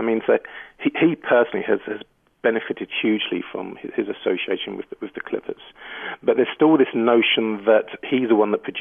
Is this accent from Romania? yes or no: no; United Kingdom; now in United States; as a British transplant to the US